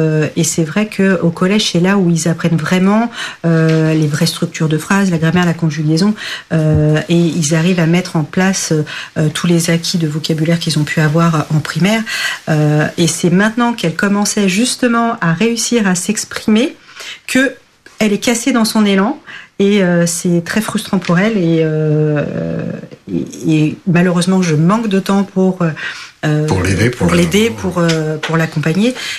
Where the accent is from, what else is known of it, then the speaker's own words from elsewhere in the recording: Paris, Île-de-France, France; Par contre, j'ai grandi à Paris